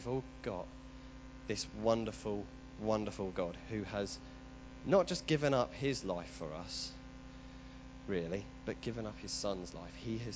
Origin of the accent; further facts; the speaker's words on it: Chelmsford, East of England, United Kingdom; And then I'm also originally from Essex. I come from a town called Chelmsford.